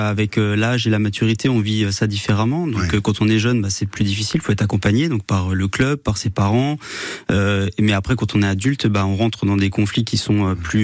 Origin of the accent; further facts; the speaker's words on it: Grand Est, France; Après, en tant qu'Alsacien, on va souhaiter